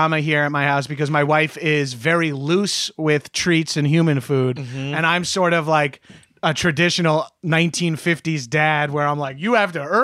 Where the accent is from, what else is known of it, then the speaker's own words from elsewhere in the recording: New York, United States; like growing up as a New Yorker or a Northeastern, yeah, you recognize most people of foreign descent are speaking a foreign language.